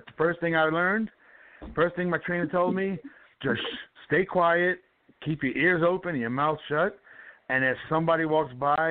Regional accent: New York City, New York, United States; I'm originally from the Bronx, New York, South Bronx.

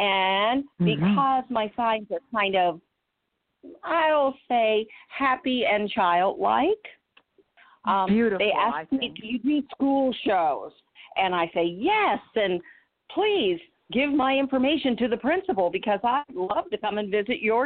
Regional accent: Illinois, United States; also born or lived in Michigan, United States; And as a child, I became a storyteller because I grew up in the Midwest, Illinois and Michigan.

